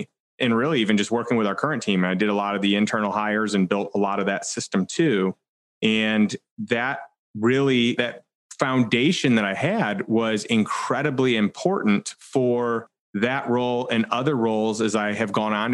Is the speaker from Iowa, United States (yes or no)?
no; Illinois, United States; And I had a nice small territory in my hometown, a suburb of Chicago.